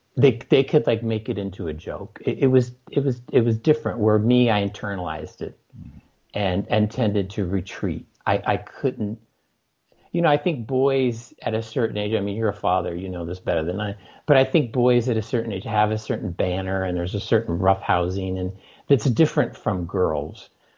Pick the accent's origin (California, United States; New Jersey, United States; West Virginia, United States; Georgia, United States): California, United States; San Francisco; And, you know, I grew up in San Francisco and the Bay Area, fairly liberal.